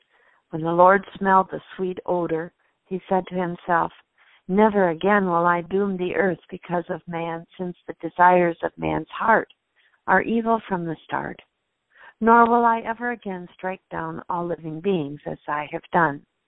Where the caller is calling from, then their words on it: Webster, Wisconsin, United States; I'm calling from Webster, Wisconsin.